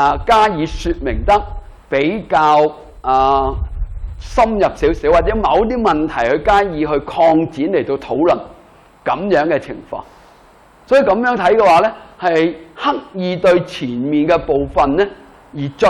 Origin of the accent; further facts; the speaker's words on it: China; 即系我哋中国人好中意咁噶嘛